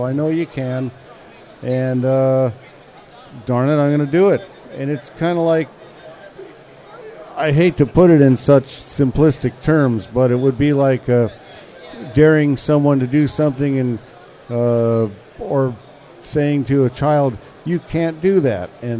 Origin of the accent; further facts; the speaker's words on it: Boulder, Colorado, United States; I'm from Boulder, Colorado, which is near Denver.